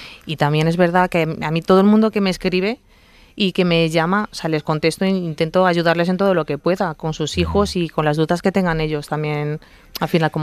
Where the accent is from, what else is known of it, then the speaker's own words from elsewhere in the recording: Getafe, Community of Madrid, Spain; yo soy de Getafe de toda la vida.